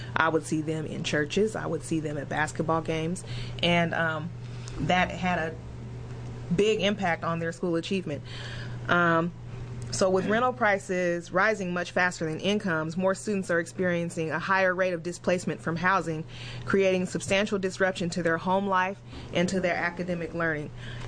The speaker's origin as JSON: {"language": "English", "town": "Portland", "region": "Oregon", "country": "United States", "tie": "born or raised there", "said": "And also, I grew up in North Portland, so I've been able to see it all."}